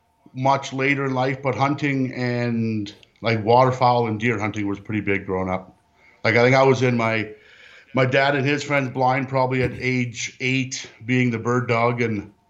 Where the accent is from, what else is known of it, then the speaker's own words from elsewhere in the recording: Saskatchewan, Canada; Yeah, the town I grew up in is in Saskatchewan, about 2,500 people.